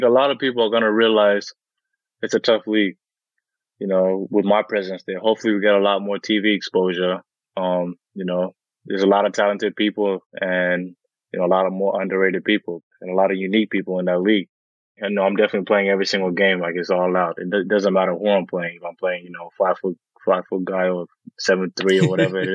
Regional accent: Perth, Western Australia, Australia; also born or lived in Nairobi, Kenya; We went over to Western Australia, a small city called Perth, and I grew up there basically all my life.

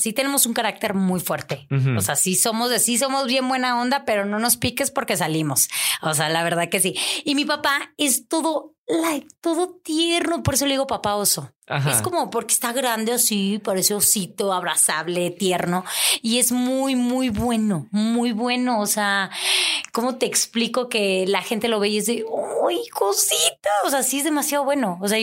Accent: Monterrey, Nuevo León, Mexico; moved away as an adult; now in Mexico City, Mexico; Apenas voy a cumplir 2 años viviendo en la Ciudad de México.

